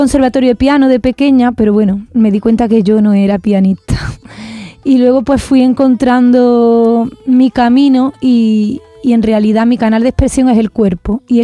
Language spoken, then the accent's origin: Spanish; Puente Genil, Andalusia, Spain; also born or lived in Huelva / Granada / Seville; cuando ya yo salí de Puente Genil, fue cuando empecé a aficionarme, porque eso, pues tuve la suerte de que la vida me llevara, mira, a la Sierra de Huelva, después a Granada, después a Sevilla.